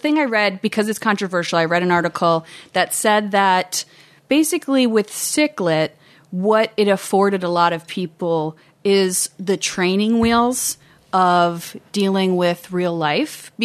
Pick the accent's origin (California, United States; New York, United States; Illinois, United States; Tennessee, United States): New York, United States; Buffalo; Buffalo, New York. All my family's back there.